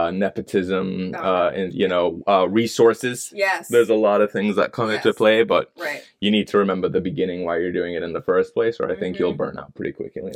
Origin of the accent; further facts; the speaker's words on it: Jamaica; I'd always been a cinephile, you know, even growing up in Jamaica.